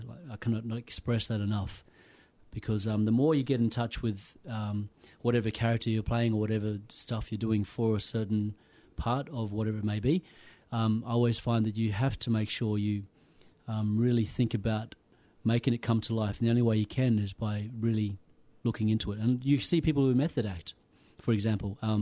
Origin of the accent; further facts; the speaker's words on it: Western Australia, Australia; now in Melbourne, Australia; And unfortunately, being from the Kimberleys, there's really not much, and the Pilbara, I can't forget that, because I was brought up in the Pilbara, but my roots come from the Kimberleys.